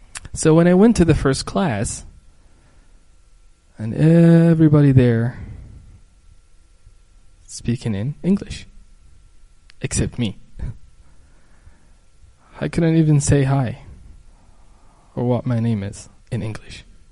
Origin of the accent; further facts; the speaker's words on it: Mecca, Makkah Province, Saudi Arabia; I grew up in Mecca, Saudi Arabia. It's the heart of Islam, the birthplace of Islam. My dad is an Islamic mufti.